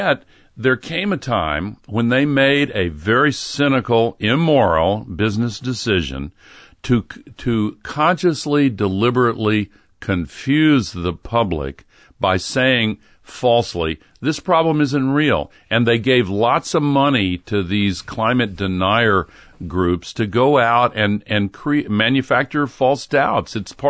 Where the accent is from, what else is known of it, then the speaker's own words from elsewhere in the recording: the South, United States; You know, when I grew up in the South, the civil rights movement was gaining momentum.